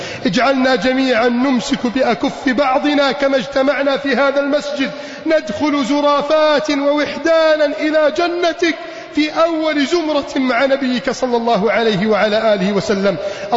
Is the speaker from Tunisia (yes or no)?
no; Egypt; اللهم احفظ بلدنا مصر من كيد الكائدين